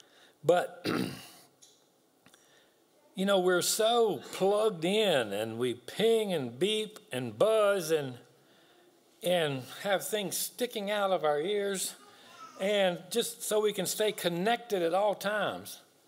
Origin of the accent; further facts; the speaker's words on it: Gladys, United States; also born or lived in Wisconsin; I grew up in Gladys, where my parents moved when I was a baby. Been there all my life except for 2 years. We moved to Wisconsin, and I worked for a farmer out there.